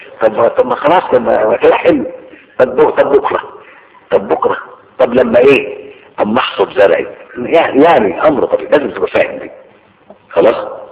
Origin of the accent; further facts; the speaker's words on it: Egypt; تعال بص عندنا في مصر الفلاحين في الدلتا وجه واحد